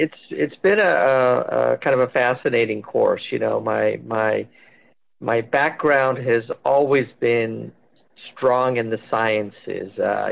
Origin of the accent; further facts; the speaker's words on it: England, United Kingdom; also born or lived in elsewhere; I had of this Indian heritage, even though, I grew up partly in England and partly here